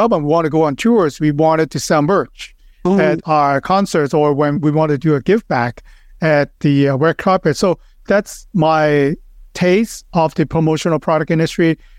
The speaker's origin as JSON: {"language": "English", "country": "Hong Kong", "tie": "born or raised there", "moved": "as an adult", "lives_now": "Los Angeles, United States", "said": "I was born and raised in Hong Kong, came to Los Angeles after high school"}